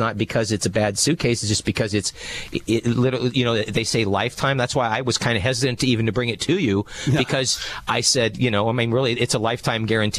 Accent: Sacramento, California, United States; even though I am from Sacramento and purple is our color here.

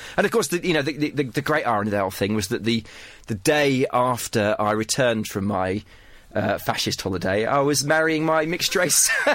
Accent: Tunbridge Wells, South East England, United Kingdom; I was brought up in Tunbridge Wells. I went to a comprehensive school. I've been shielded. I'm a white guy.

